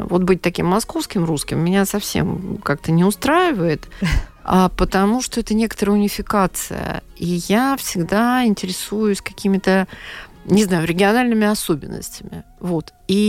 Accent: Voronezh, Voronezh Oblast, Russia; Я, кстати, вот я человек из Центральной России, я родом из города Воронеж, где Мандельштам в ссылке был.

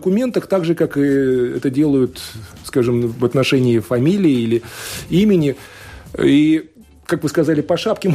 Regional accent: Latvia; Я латыш русского происхождения.

